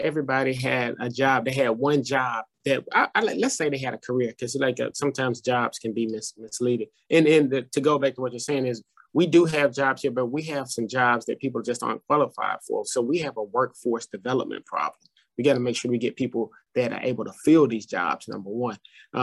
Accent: Madison, United States; because I grew up in Madison, right? I grew up in a totally different area from you

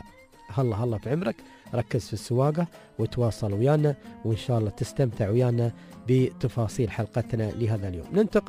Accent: United Arab Emirates; هاي من الأسماء الشائعة عندنا في الإمارات

